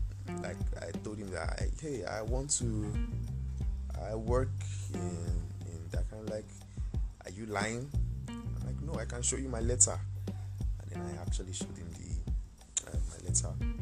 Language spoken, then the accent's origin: English; Nigeria; I mean, I don't know if there's just this stigma to actually being a Nigerian that I actually got notice of.